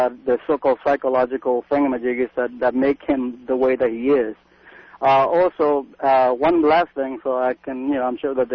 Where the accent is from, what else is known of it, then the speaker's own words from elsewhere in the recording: Chile; I'm the dude from Chile, and we talked about the dictator.